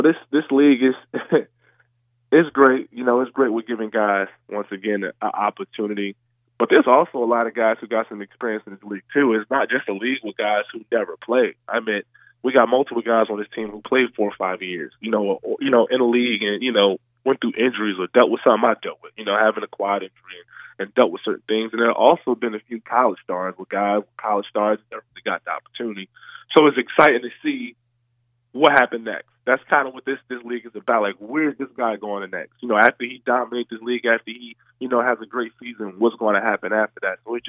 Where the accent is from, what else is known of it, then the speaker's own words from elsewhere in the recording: New Jersey, United States; now in Jacksonville, United States; some properties here in Jacksonville, and also back in my hometown in New Jersey